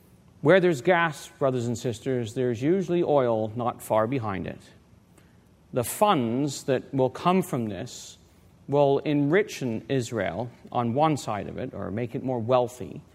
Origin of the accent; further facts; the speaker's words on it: Canada; Well, we come from Canada.